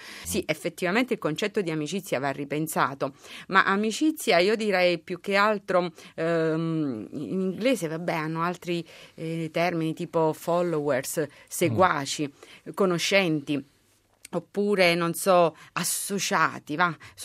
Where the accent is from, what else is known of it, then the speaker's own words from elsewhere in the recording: Naples, Campania, Italy; Allora noi belli da napoletane, perché siamo entrambe di quella terra, con questa leggerezza napoletana